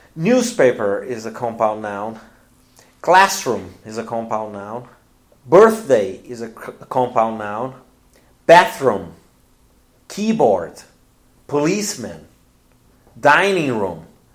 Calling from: Porto Alegre, Rio Grande do Sul, Brazil; English is a second language

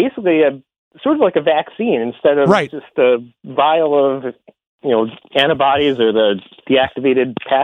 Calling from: St. Paul, Minnesota, United States; I'm calling from St. Paul, Minnesota.

